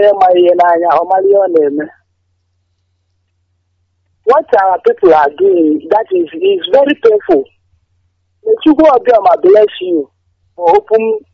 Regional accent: Enugu, Enugu State, Nigeria; now in Asaba, Nigeria; Yeah, I'm living in Asaba, but I'm from Enugu.

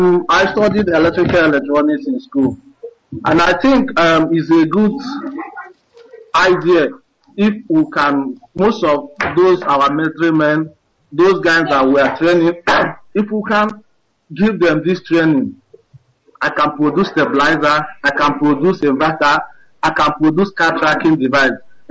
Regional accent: Aguata, Anambra, Nigeria; now in Port Harcourt, Nigeria; I'm calling from Anambra State. I'm from Aguata local government.

